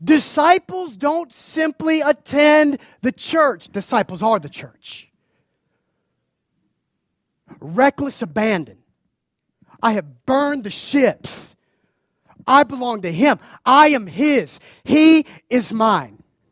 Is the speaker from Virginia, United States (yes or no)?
no; Macon, Georgia, United States; I was born and raised in Macon, Georgia, where eating deep fried chicken is basically an extreme sport.